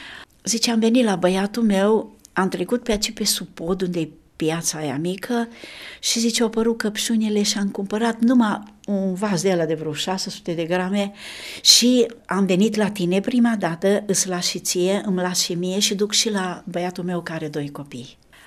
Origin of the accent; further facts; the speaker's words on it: Bistrița, Bistrița-Năsăud, Romania; sunt de la Bistrița, suntem mulți copii în familie